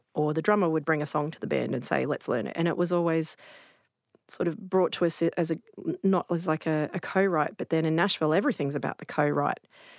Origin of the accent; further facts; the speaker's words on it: Australia; I moved back to Australia, moved back to my hometown, and couldn't afford to rent or buy in my own hometown anymore because it is now a boom town.